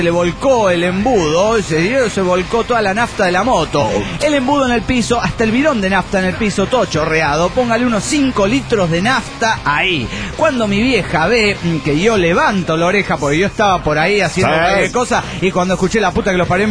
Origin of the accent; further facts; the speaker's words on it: San Juan, Argentina; also born or lived in Piura, Peru; now in Neuquén, Argentina; en aquel entonces estaba en Piura, Perú. Después volví a mi tierra natal, San Juan, Argentina. Y ahora estoy viviendo en Neuquén.